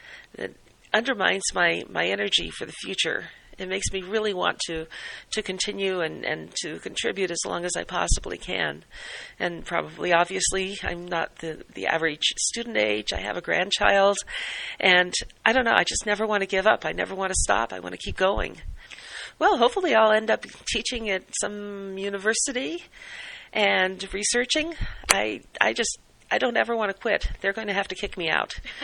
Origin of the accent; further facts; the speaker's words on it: Colorado, United States; moved away as an adult; also born or lived in Florida; I'm from Colorado originally. I grew up in Colorado, and the day I graduated from high school, my family moved to Florida.